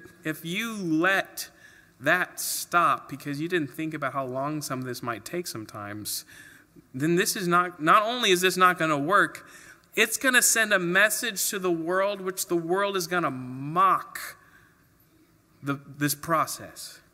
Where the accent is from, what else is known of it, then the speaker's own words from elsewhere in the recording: Alaska, United States; But also now they think about growing up in Alaska, we never planted a pear tree ever because it's in Alaska.